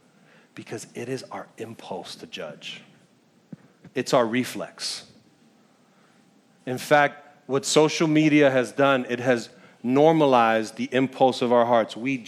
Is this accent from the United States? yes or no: yes; New York, United States; Because I'm a New Yorker, and I'm proud of that.